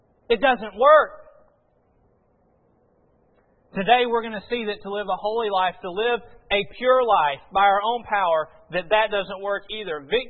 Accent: Georgia, United States; Now, folks, I'm from Georgia. Specifically, I'm from Madison County.

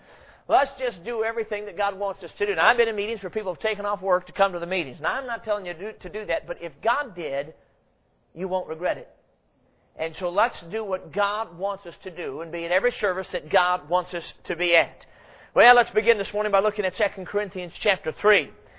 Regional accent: Chicago, Illinois, United States; Now, I grew up in Chicago. I'm a city kid through and through

